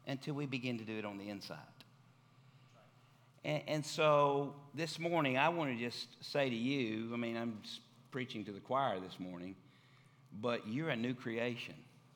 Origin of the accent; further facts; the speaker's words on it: Tennessee, United States; Before I was born again, I was … from West Tennessee.